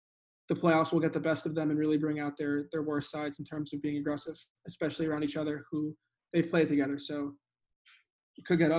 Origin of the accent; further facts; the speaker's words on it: Miami, Florida, United States; and I'm a guy from Miami